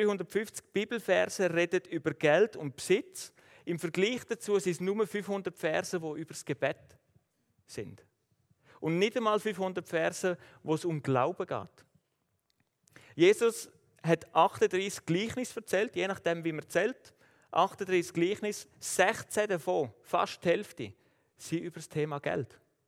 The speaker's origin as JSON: {"language": "German", "country": "Switzerland", "said": "Das ist etwas, was man nicht macht als Schweizer."}